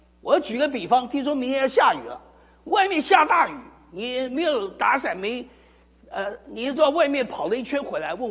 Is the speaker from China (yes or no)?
yes; Fuzhou, Fujian, China; 所以我是一个福州人啊，我们福州人有什么管用的地方？嗓门特别大